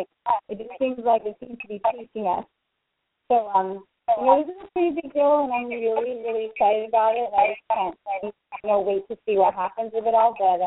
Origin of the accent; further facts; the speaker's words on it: Utah, United States; I'm from Utah, so we went out to a show there